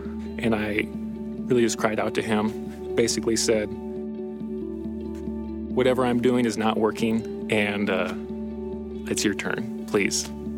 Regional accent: Bozeman, Montana, United States; I grew up in Bozeman. Grew up in the faith, so I was really brought up learning the doctrines of the faith

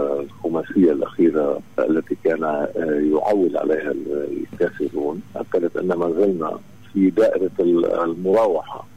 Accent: Lebanon; مسؤوليتنا كلبنانيين

